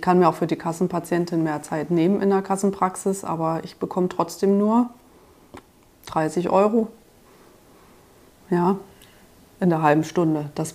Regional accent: Berlin, Germany; Ich bin ja Berlinerin

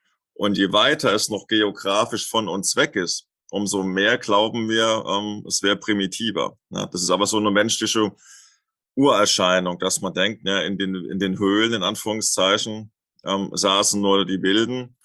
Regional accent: Lorsch, Hesse, Germany; Also ich bin ja aufgewachsen in Lorch in Südhessen.

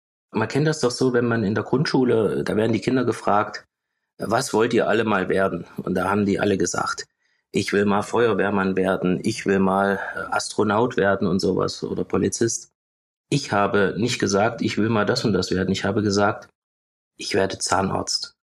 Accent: Weißenfels, Saxony-Anhalt, Germany; ich bin in Weißenfels geboren, das ist in der Nähe von Leipzig, 30 Minuten entfernt. Hab dort in meinem Heimatort, dort bin ich zur Schule gegangen, aufs Goethe-Gymnasium, und habe danach in Halle an der Martin-Luther-Universität studiert bis 2012.

